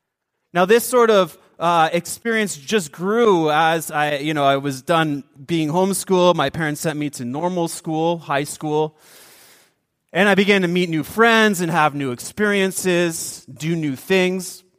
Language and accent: English; Windsor, Ontario, Canada; So, born and raised in Windsor, Ontario.